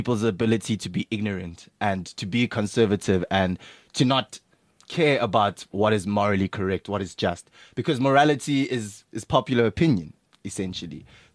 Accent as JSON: {"language": "English", "country": "South Africa", "said": "The problem is, as South African arrogance, man, we've got this idea in our heads that we are better than other African countries"}